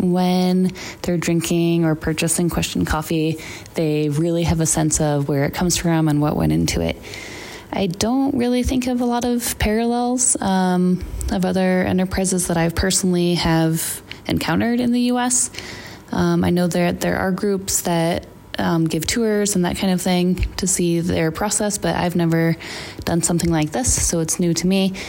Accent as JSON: {"language": "English", "country": "United States", "said": "I'm from the United States."}